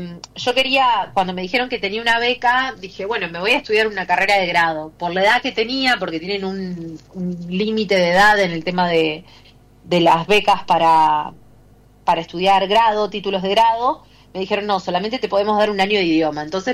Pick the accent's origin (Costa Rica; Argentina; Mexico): Argentina; Chacabuco, Buenos Aires Province; Soy del interior, soy de Chacabuco, provincia de Buenos Aires.